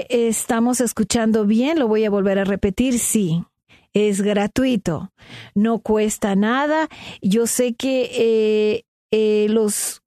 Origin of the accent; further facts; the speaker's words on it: Peru; como ustedes saben, yo soy peruana.